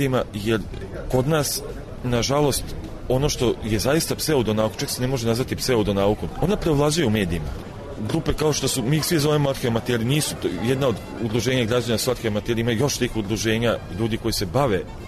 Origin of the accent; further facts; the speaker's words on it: Serbia; što nažalost kod nas u Srbiji ne može da se proizvede